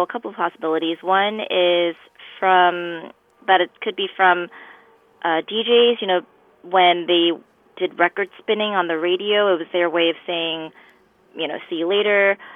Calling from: New York City, New York, United States; Hi, Martha. … I am calling from New York City.

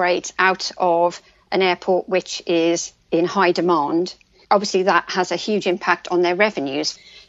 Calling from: London, United Kingdom; Well, at the moment, and I'm speaking from London, there are no flights in and out of Italy at present.

